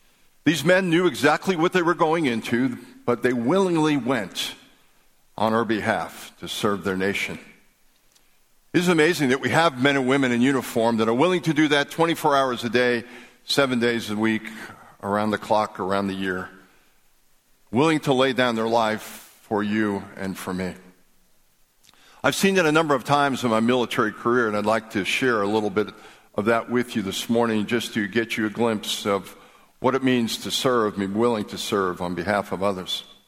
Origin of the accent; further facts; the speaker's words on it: New York, United States; I grew up in New York, right outside of New York City. My dad was a New York City cop for almost 40 years.